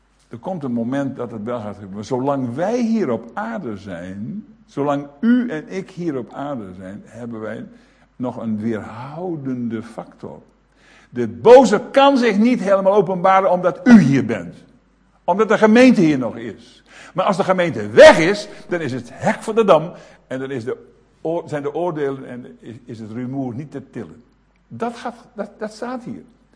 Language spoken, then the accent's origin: Dutch; Groningen, Netherlands; Bijvoorbeeld, ik groeide op in Groningen.